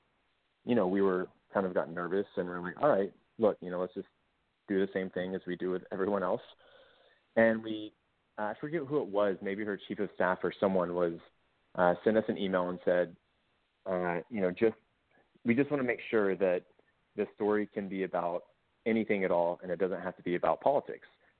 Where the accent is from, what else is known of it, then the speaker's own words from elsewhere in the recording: Driftwood, United States; the name is I'm from Driftwood, because I was you know, fortunate enough to be born into a town with an amazing name.